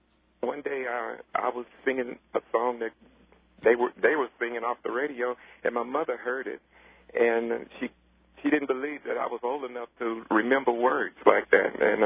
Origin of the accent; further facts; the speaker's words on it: San Antonio, Texas, United States; We're from here in San Antonio, Texas, born and raised.